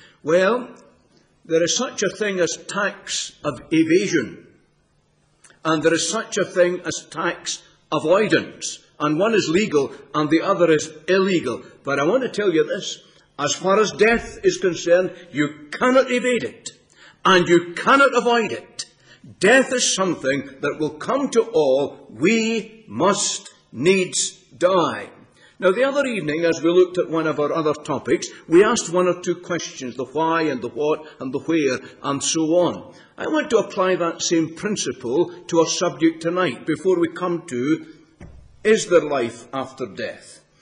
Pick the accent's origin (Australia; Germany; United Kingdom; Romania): United Kingdom; Scotland; You know, I come from Scotland and you come from England